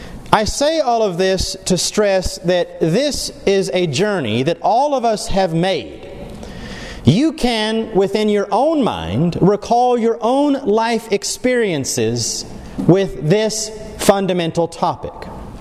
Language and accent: English; Derby, Kansas, United States; I can distinctly recall when I was growing up in Derby, Kansas, just outside of Wichita.